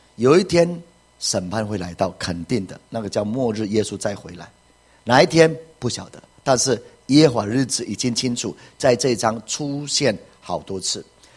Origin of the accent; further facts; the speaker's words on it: Taichung, Taiwan; 我们台中人就比台南人更加圣洁吗？